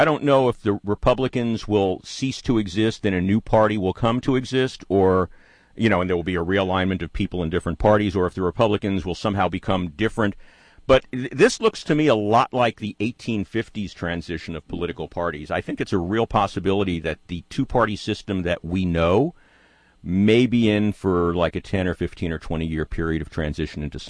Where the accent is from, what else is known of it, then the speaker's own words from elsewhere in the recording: New York, United States; I'm from New York, and he was he was mainly a New Yorker.